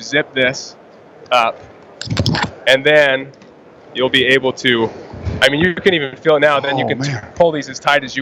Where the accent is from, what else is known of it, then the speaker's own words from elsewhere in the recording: Utah, United States; I'm from Utah.